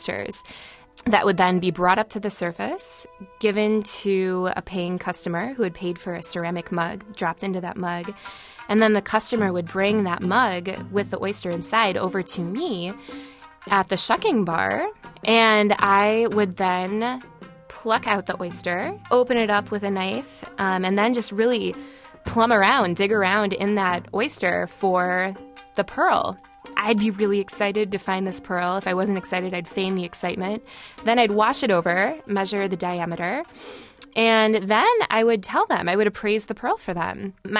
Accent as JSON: {"language": "English", "town": "Ann Arbor", "region": "Michigan", "country": "United States", "said": "I'm from Ann Arbor, Michigan."}